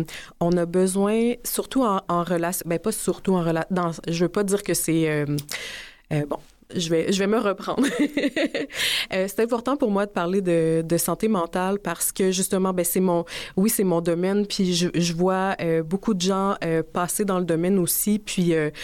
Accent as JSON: {"language": "French", "town": "Trois-Rivières", "region": "Quebec", "country": "Canada", "tie": "born there", "lives_now": "Montreal, Canada", "said": "Mes deux parents sont nés en Haïti. On est nés à Trois-Rivières, mes frères et moi, puis moi, je suis partie vers Montréal."}